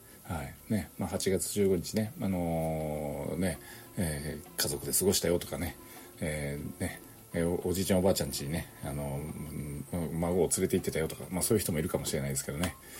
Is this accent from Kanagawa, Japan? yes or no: no; Unzen, Nagasaki, Japan; 私の出身の雲仙市もそうですけど